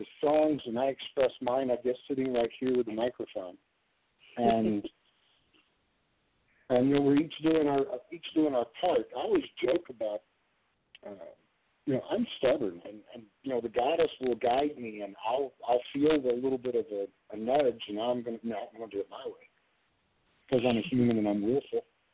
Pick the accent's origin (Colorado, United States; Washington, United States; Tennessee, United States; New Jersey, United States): Tennessee, United States; Chattanooga; Yeah. I grew up just about an hour north of Lafayette. Oh, is that right? Yeah, I grew up in Chattanooga.